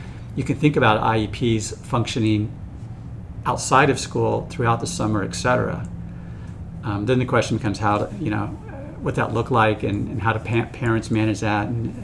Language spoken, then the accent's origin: English; Florida, United States; when I think back just to my experience as a kid growing up, where I attended segregated schools growing up in Pinellas.